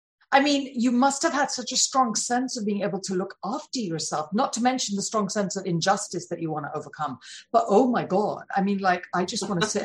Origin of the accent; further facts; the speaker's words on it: United Kingdom; But, you know, we're British, so we do say Hoffman because that's